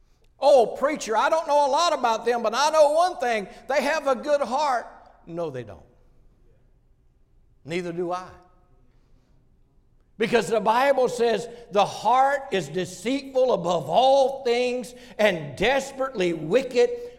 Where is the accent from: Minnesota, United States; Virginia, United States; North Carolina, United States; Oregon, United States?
Virginia, United States; I'm from Virginia, not West Virginia.